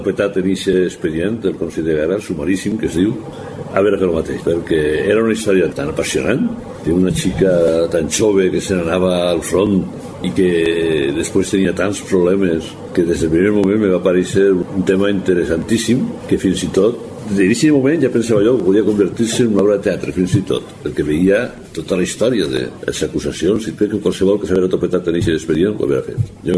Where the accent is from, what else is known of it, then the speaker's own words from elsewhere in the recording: Sagunt, Valencian Community, Spain; jo els visc en Sagunt i soc de Sagunt, vamos.